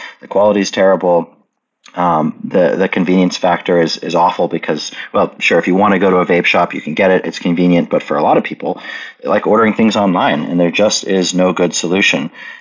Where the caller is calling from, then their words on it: Oklahoma City, Oklahoma, United States; I am in Oklahoma City, which is Mood's physical nexus, where we have our distribution center